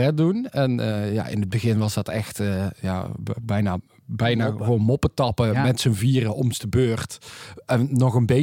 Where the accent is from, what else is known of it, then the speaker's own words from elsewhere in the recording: Best, North Brabant, Netherlands; Wij komen dus uit Best.